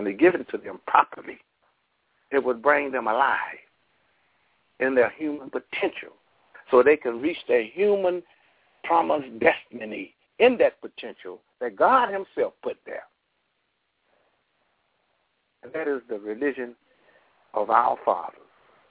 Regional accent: Brooklyn, New York, United States; I'm from Brooklyn, New York, and I'm a good friend of Imam Alpha Muhammad

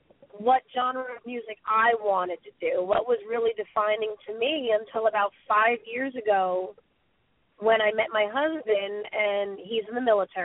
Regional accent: New Jersey, United States; And I'm like, really? I'm from Jersey. What are you talking about?

